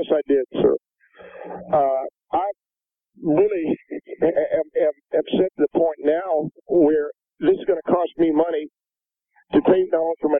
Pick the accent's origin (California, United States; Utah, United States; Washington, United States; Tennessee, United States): California, United States; Corona